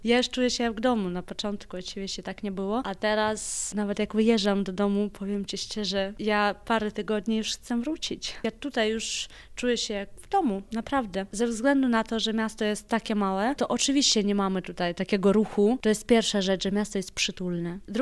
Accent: Ukraine; Polish is a second language; a jesteśmy Ukraińcami

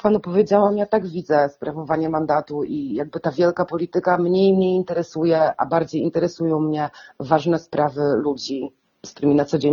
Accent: Barlinek, West Pomeranian Voivodeship, Poland; ja wychowałam się w niedużym mieście powiatowym. Ja pochodzę z Barninka

